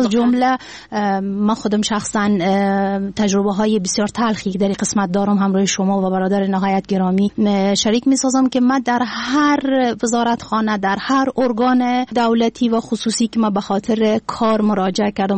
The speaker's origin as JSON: {"language": "Persian", "region": "Farah", "country": "Afghanistan", "said": "در ابتدا ما از ولایت فرا هستم"}